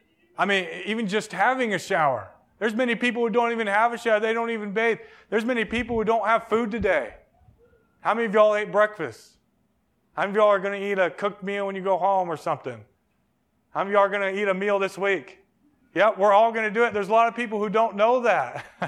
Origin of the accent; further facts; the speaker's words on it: United States; I'm so thankful I'm an American.